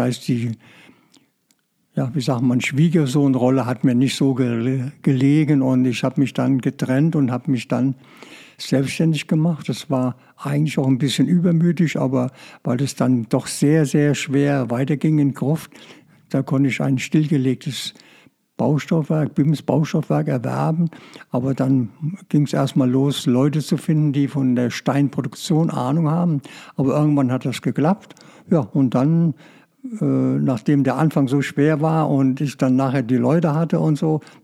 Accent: Kausen, Rhineland-Palatinate, Germany; Ja, ich bin in dem schönen Ort Kausen geboren. Das liegt in dem idyllischen Seintal. Gehört zu der Verbandsgemeinde oder Gemeinde Großmeischert. Großmeischert liegt auf dem Berg und wir haben halt schön geschützt in diesem Kausen gelebt.

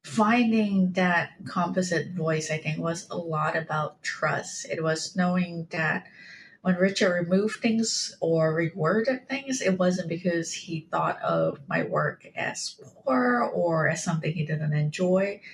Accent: Malaysia; I grew up in Malaysia where there was capital punishment for even the smallest amount of drugs.

